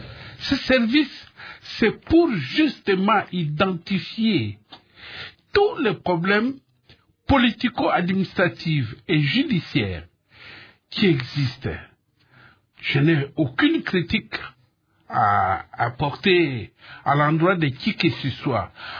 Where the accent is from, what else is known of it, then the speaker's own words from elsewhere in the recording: Idiofa, Kwilu, DR Congo; also born or lived in Kalemie / Uvira; Moi, je suis d'Idiofa, mais j'ai vécu à Kalemie et à Ouvira, donc je connais à peu près le coin.